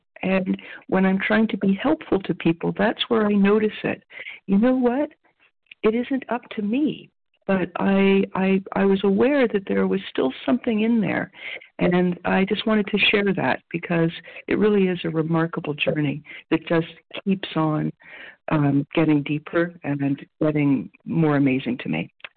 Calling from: Ontario, Canada; I'm calling from Canada, Eastern Standard Time, near Toronto.

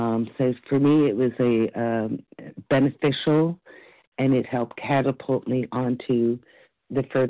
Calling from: Florida, United States; and I'm calling from Florida.

